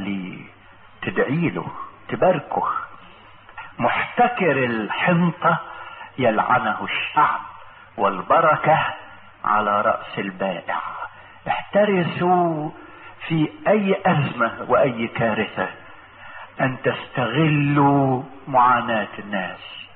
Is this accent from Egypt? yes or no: yes; Egypt; يعني في زلازل ممكن تبتلع اضعاف ما عندنا في مصر